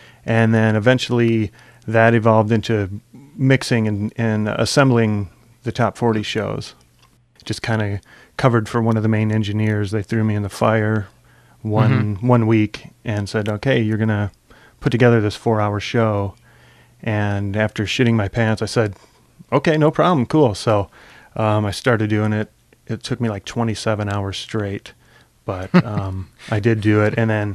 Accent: Chicago, Illinois, United States; coming from the Midwest, I was originally from Chicago

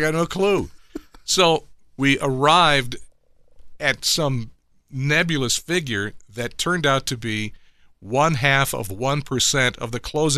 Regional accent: Los Angeles, California, United States; also born or lived in Claremont / Pomona / Ontario / Laguna Beach; L.A., Los Angeles, I lived in Claremont, Pomona, Ontario. We moved around a little bit, but for the most part. And Laguna Beach is my favorite. I lived in Laguna for a while.

